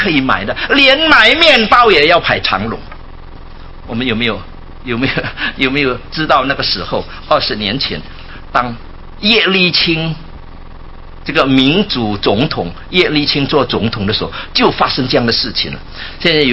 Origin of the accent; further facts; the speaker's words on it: Indonesia; 在亚洲的东南亚，我是从印尼过来的